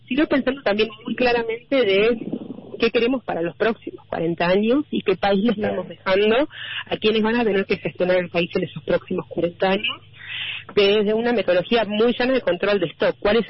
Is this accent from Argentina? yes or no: yes; Argentina; Y esto en Argentina me parece especialmente relevante, porque así como en Argentina tendemos a tener estos movimientos pendulares políticos